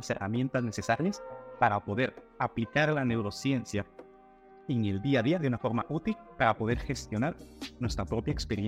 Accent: Guatemala; born there; yo soy neurocirujano, ¿y por qué soy neurocirujano? Bueno, yo nací en Guatemala, y cuando era muy pequeño

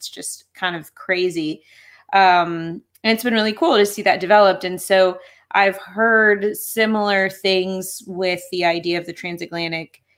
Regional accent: Denver, Colorado, United States; I grew up in Denver, Colorado, and it's become in the last 10 years like so much different of a place than when I lived there

